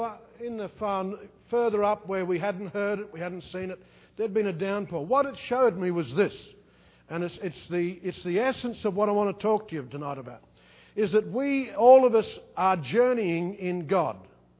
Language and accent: English; Darwin, Northern Territory, Australia; I grew up in Darwin, in the north of Australia